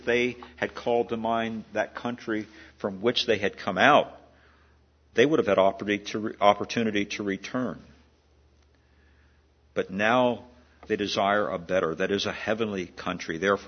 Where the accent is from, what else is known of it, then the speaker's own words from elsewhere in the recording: Maryland, United States; In Maryland, in my home state of Maryland, there was a model city they built years ago